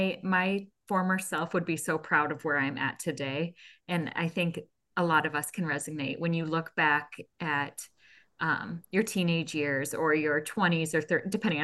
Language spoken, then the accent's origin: English; Denver, Colorado, United States; now in Iowa, United States; You live in Iowa and you married a farmer? I grew up in Denver, Colorado. And I was a city girl.